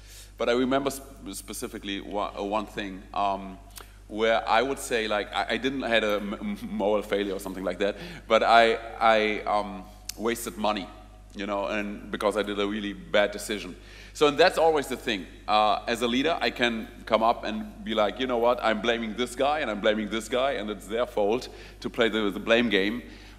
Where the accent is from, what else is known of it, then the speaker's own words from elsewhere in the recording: Berlin, Germany; now in Frankfurt, Germany; So actually, like, I was born and raised in Berlin.